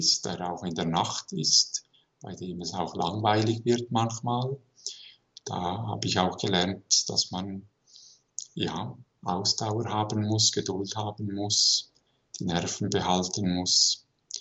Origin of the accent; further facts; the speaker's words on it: Wollerau, Schwyz, Switzerland; ich bin aufgewachsen in Wollerau, in einer christlichen Familie und war Ministrant in der Pfarrei St. Verena.